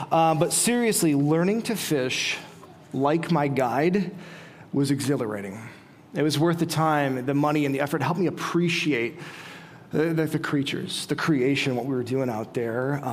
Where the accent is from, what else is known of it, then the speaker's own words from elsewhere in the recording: Midwest, United States; And since I grew up fishing here in the Midwest, I thought, I will do fine.